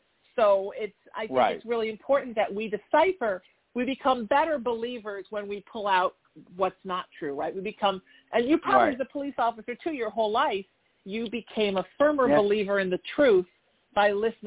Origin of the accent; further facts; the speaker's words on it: New Haven, Connecticut, United States; I'm from New Haven, Connecticut. My family are cops. We're Irish, so like genetically predisposed to be police officers.